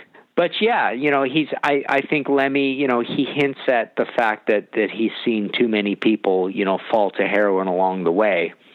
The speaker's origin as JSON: {"language": "English", "country": "Canada", "said": "I'm from Canada"}